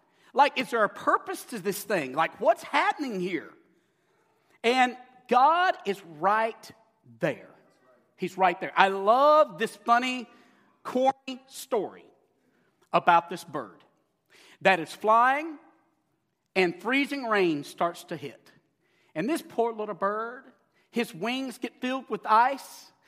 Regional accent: San Diego, California, United States; we're from Southern California, San Diego.

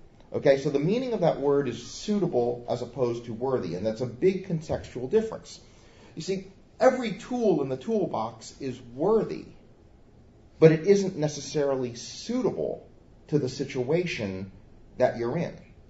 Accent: Midwest, United States; It's one of my great memories growing up in the Midwest is driving through driving through farmland with the rows of corn

